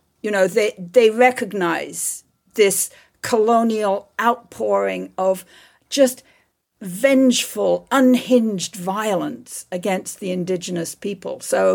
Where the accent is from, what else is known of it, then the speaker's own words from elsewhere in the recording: England, United Kingdom; when I was growing up in England in the 1950s